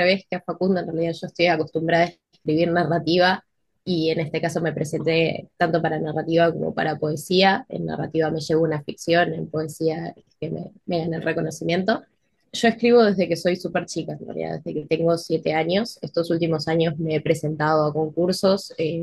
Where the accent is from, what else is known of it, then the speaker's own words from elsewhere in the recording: Maldonado, Uruguay; also born or lived in Montevideo; Yo soy de Maldonado, en realidad, me mudé a Montevideo para empezar la universidad, pero después volví a vivir en Maldonado.